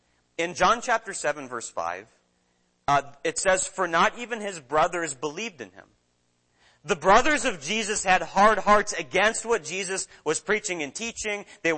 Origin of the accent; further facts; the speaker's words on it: Minnesota, United States; Growing up in Minnesota, one of the most popular sports there is hockey.